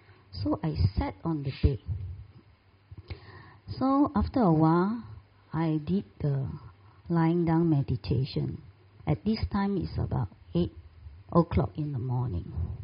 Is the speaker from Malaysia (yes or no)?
yes; Malaysia; English is a second language; Being a Malaysian, I don't understand the Thai.